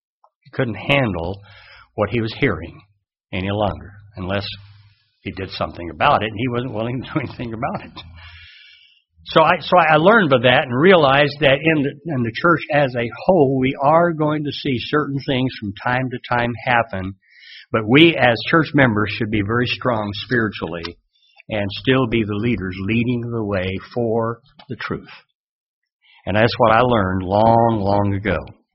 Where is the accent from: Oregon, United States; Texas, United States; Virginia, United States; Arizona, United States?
Texas, United States; born there; Now, I was born in Texas, so I like Texas